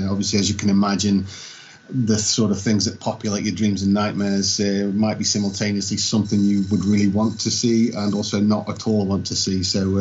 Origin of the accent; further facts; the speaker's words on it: England, United Kingdom; I hail from the United Kingdom, Britain, England.